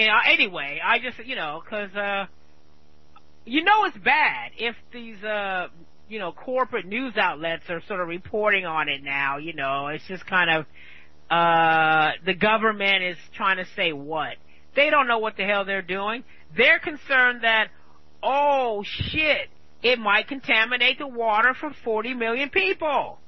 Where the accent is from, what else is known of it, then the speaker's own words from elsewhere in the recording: California, United States; as I'm a Californian